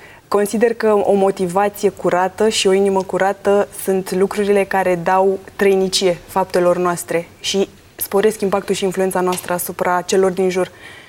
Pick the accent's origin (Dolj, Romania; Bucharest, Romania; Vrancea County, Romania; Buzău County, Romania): Dolj, Romania; Craiova; Sunt din Craiova, m-am născut, sunt crescută și educată, să zic, în Craiova și în biserica din Craiova.